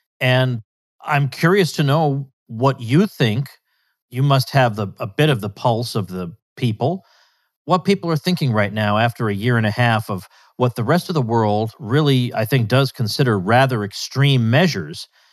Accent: United States; as an American, I know nothing about your system of government.

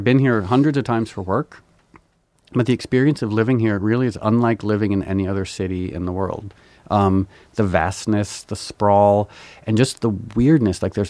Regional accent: New York, United States; born there; I was born in New York.

